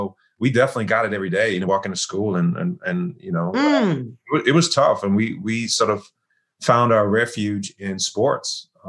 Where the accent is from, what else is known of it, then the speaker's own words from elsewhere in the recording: Germany; I grew up there. My mom's German. My father's from Ghana, Africa. And so I grew up in Germany.